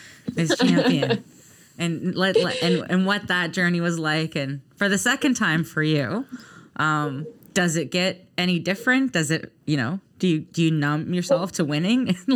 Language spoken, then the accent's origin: English; Lebanon; I'm from Lebanon originally, and so it's very similar.